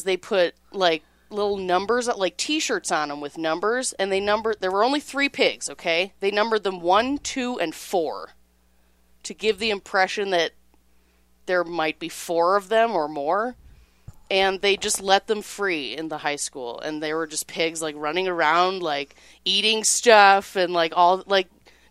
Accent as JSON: {"language": "English", "region": "Illinois", "country": "United States", "said": "So, I'm from Illinois, but our high school mascot was the Bronco."}